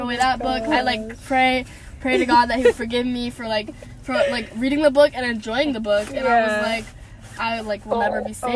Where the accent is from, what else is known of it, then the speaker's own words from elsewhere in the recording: United States; Well, I'm an immigrant, but I was raised in the U.S. but I'm from East Africa